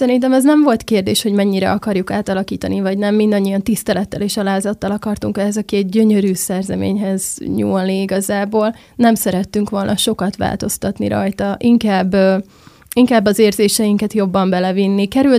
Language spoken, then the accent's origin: Hungarian; Southern Slovakia, Slovakia; Nekem tudni kell, hogy én Felvidékről, a Szlovákiából származom